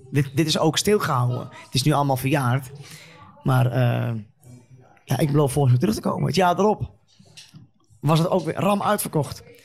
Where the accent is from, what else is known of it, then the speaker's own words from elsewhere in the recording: Netherlands; oké, ik ben Nederlander, maar van Marokkaanse kom af.